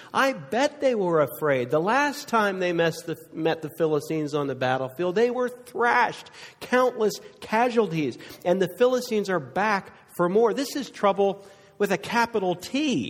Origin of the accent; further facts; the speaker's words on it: East Coast, United States; now in Texas, United States; I'm from the East Coast, and when I came to Texas, like, good night.